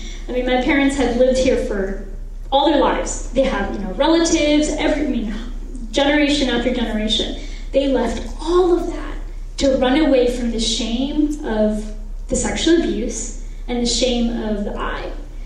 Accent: Sri Lanka; I grew up in Sri Lanka, and Sri Lanka, if some of you don't know, it's a little tiny island under India.

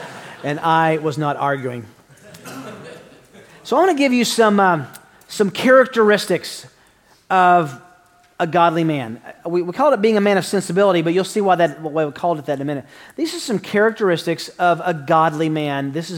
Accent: Tennessee, United States; Now, I want you to remember, I'm from Tennessee. English is technically my second language, and math is not even on my radar.

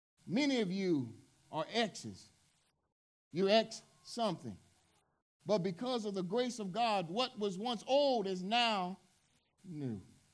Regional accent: Southern US, United States; as we've lived in this world, as we grew up in the South

